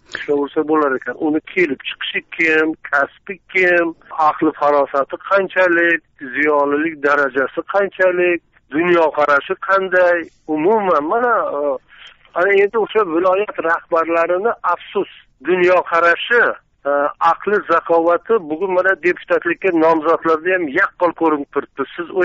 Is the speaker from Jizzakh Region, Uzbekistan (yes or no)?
yes; Jizzakh, Jizzakh Region, Uzbekistan; born there; Mana Jizzaxdan boshlayman. Jizzaxda tug'ilganman.